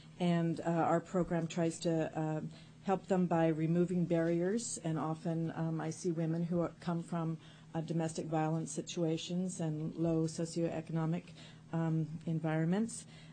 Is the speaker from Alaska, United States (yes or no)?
yes; Fairbanks, Alaska, United States; I'm from Fairbanks